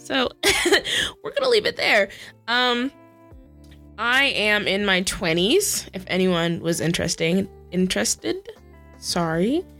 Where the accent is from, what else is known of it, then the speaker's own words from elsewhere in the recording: Midwest, United States; I am from the Midwest, and I currently live in the South, where I am beginning student teaching and getting to enjoy my life in education.